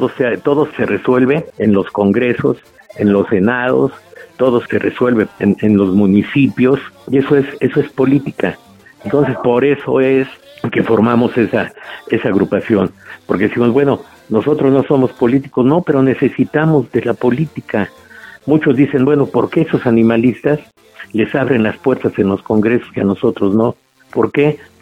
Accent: Mexico; por el bien del gusto de uno como mexicano, ¿no? Yo, por mi gusto, por mi pueblo

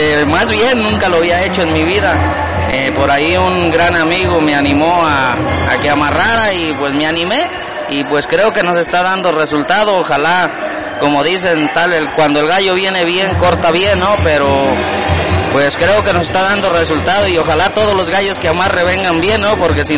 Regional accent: Urapa, Michoacán, Mexico; born there; el nombre de Cerro Viejo es el ranchito donde yo nací.

